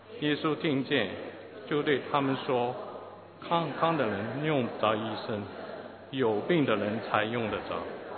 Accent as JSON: {"language": "Chinese", "country": "China", "said": "我想我们中国人蛮蒙福的哈。"}